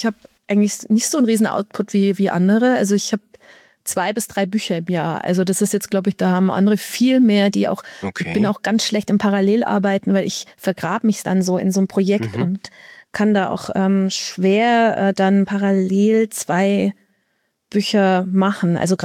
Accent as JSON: {"language": "German", "town": "Erding", "region": "Bavaria", "country": "Germany", "tie": "born there", "said": "Ich bin in der Nähe. Also ich bin in Erding geboren. Das ist Oberbayern."}